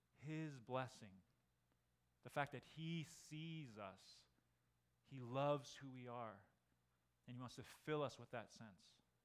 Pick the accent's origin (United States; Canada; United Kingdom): Canada; Calgary, Alberta; I was born and raised in Calgary. My parents were Japanese immigrants in the early 70s.